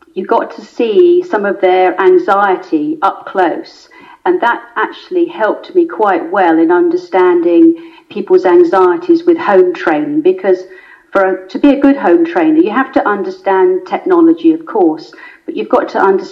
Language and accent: English; South East England, United Kingdom; accent: English; No, I didn't pick up that accent, no. Very English. I grew up in Surrey in England, and that accent has stayed with me.